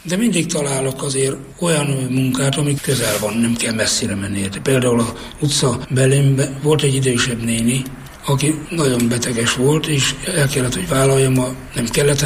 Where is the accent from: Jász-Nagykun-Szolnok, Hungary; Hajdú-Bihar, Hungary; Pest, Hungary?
Hajdú-Bihar, Hungary; Nyíradony; Nyiradonyban, 1950-ben. Régi paraszti világban nőttem fel